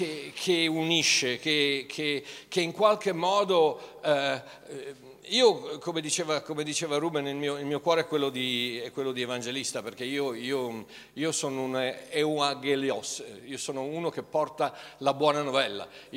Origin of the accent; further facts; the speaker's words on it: Turin, Piedmont, Italy; born there; sono nato nel 1900 a Torino